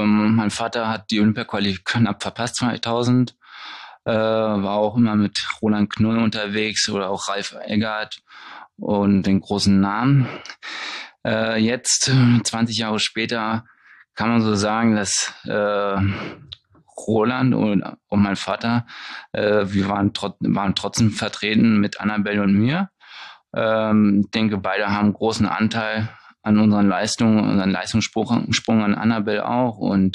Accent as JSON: {"language": "German", "town": "Hanover", "region": "Lower Saxony", "country": "Germany", "said": "Erstmal, moin, wie man bei uns in Hannover auch sagt."}